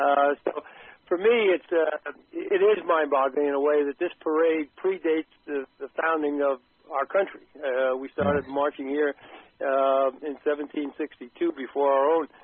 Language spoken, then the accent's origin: English; Bronx, New York, United States; growing up in New York as I did, born and raised in the Bronx